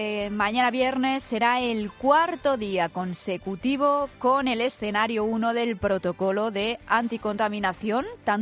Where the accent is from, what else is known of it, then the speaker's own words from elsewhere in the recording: Community of Madrid, Spain; Somos así los madrileños, ¿eh?